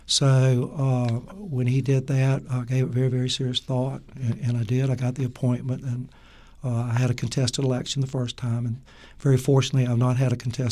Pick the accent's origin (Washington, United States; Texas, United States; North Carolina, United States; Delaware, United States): North Carolina, United States; Wilmington; I was born and raised in Wilmington, one of the few people that you'll find that actually has lived here all their life, except when I was away at school.